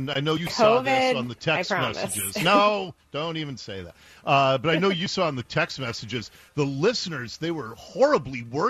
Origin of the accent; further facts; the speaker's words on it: Seattle, Washington, United States; I was born a boy at Ballard Hospital. I grew up a boy in Ballard.